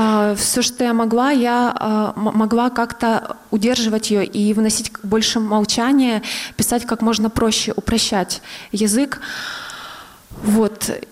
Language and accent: Russian; Pervomaisk, Luhansk Oblast, Ukraine; Они были в городе Первомайске Луганской области, откуда я родом.